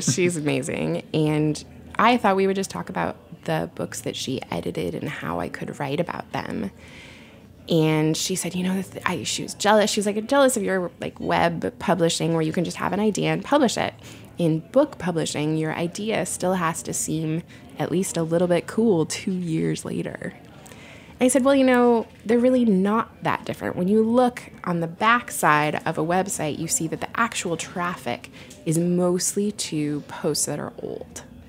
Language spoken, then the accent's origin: English; Portland, Oregon, United States; I'm from Portland. I like beer.